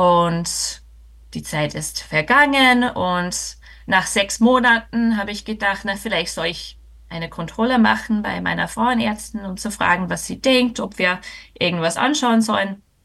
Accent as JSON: {"language": "German", "country": "United States", "second_language": "German", "moved": "as an adult", "lives_now": "Austria", "said": "wie man vielleicht schon hört oder vom Namen erkennt, ich komme nicht aus Österreich, ich komme aus den USA."}